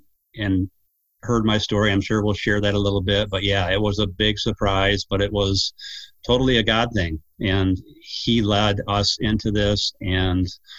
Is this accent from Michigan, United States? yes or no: yes; Jenison, Michigan, United States; I grew up in Jenison. When Nancy and I got married, we lived in Jenison, and I now live in Georgetown. Well, actually it's a Granville address.